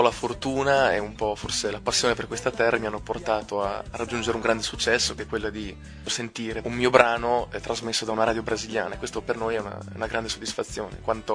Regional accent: Cesenatico, Emilia-Romagna, Italy; sempre in Riviera Romagnola, noi siamo di Cesenatico

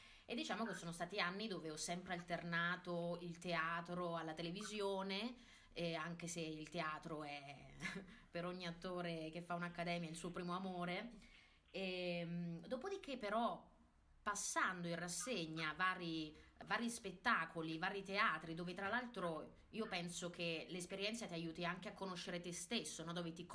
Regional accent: Teramo, Abruzzo, Italy; moved away as an adult; io sono abruzzese, sono di Teramo, sono partita alla volta di Milano e mi sono diplomata all'Accademia d'Arte Drammatica Paolo Grassi

